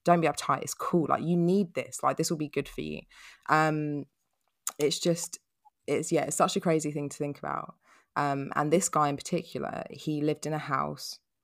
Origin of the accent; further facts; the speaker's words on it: Peckham, London, United Kingdom; I'm my mum's black, we're from Peckham, we had to behave.